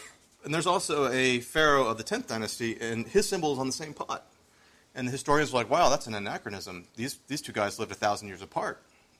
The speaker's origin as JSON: {"language": "English", "region": "Virginia", "country": "United States", "said": "I'm from Virginia."}